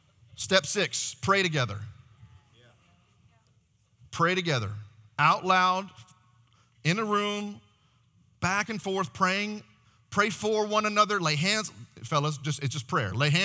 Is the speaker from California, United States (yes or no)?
no; Texas, United States; I'm from Texas and I'm a man